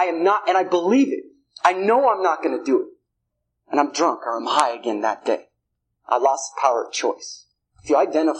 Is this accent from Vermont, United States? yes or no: no; Salt Lake City, Utah, United States; I'm from Salt Lake City, so I was in the predominant religion up there. You know, I was Mormon, and I was seminary president.